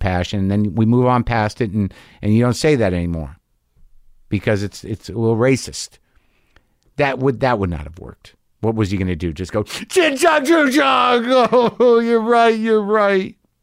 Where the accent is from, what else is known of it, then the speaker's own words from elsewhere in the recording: Coeur d'Alene, Idaho, United States; now in Germany; I'm originally from the Spokane area, Coeur d'Alene. It's in Idaho, I believe, right? But live in Germany now.